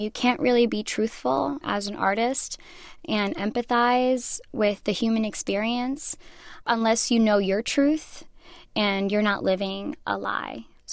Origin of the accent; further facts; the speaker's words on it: Boston, Massachusetts, United States; My God, that is such a Boston thing to say. I'm from Boston.